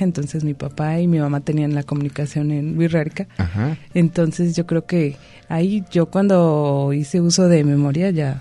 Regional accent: Mexico; first language Wixárika; Spanish is a second language; Porque aunque hable muy bien el español, mi lengua materna es el birrárica.

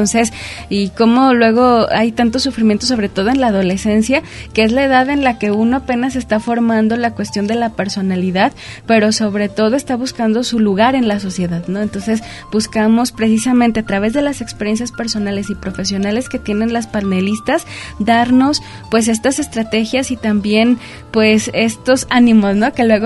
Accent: Mexico

